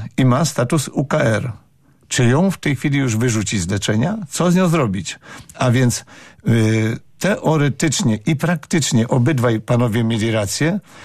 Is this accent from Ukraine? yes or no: yes; Ukraine; now in Poland; jako Ukrainiec i 19 lat jestem konsulem honorowym